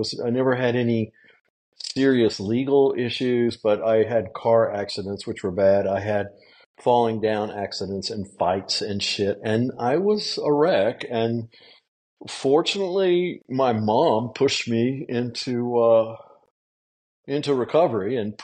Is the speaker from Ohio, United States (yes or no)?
no; Amarillo, Texas, United States; moved away as an adult; also born or lived in Holland / South America / Austin, United States; but I grew up in Amarillo, Texas, which is the panhandle of Texas. I managed to get out of Amarillo when I was 18 and go to the bustling, wonderful metropolis of Austin